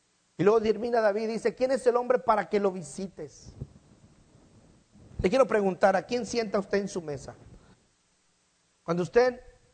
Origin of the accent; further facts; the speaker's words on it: Mexico; hablo del mexicano porque es la raza que conozco, yo soy mexicano